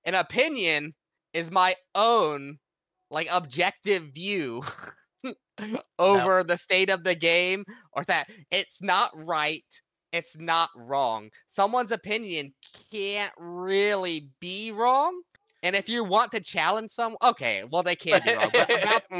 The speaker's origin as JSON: {"language": "English", "region": "Ohio", "country": "United States", "accent": "Ohio", "said": "Is it my Ohio accent? I probably have one of the most Ohio accents you've ever heard."}